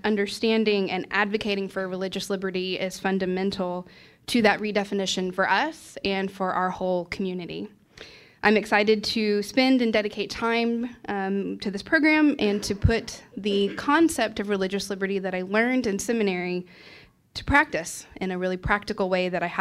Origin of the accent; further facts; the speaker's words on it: Nacogdoches, Texas, United States; now in Lewisburg, United States; I'm originally from Nacogdoches, Texas. I now live and serve in Lewisburg, Pennsylvania.